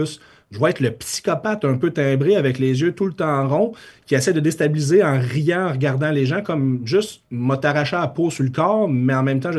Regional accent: Shawinigan, Quebec, Canada; Puis je viens de Shawinigan, puis c'était beaucoup moins ouvert d'esprit

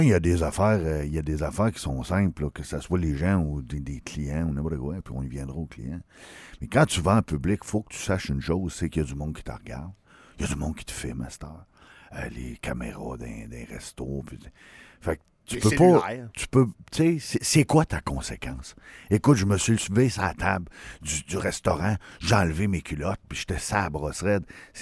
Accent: Quebec, Canada; Moi, je viens de la Côte-Nord.

